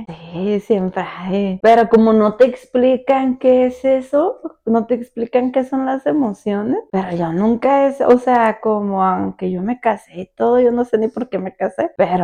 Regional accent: Tijuana, Baja California, Mexico; also born or lived in Chihuahua, Mexico; Pues yo nací en Chihuahua, Chihuahua, solo que pues se podría decir que soy una chihuahuita tijuanera, porque pues llegué aquí siendo bebé de un año, yo creo.

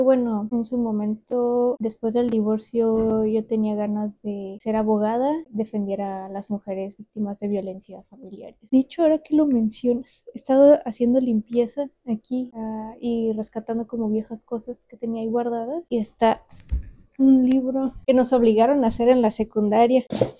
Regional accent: Tijuana, Baja California, Mexico; Nací aquí en Tijuana y crecí aquí en Tijuana.

